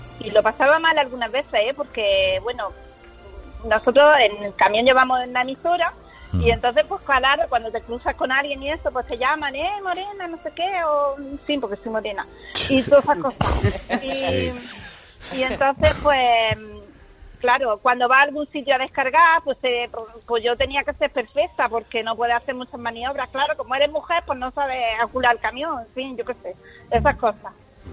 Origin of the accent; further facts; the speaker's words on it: Almería, Andalusia, Spain; yo soy de aquí de Almería